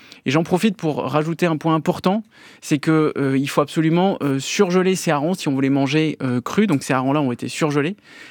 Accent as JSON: {"language": "French", "town": "Bordeaux", "region": "Nouvelle-Aquitaine", "country": "France", "tie": "born there", "said": "Moi, je suis né à Bordeaux."}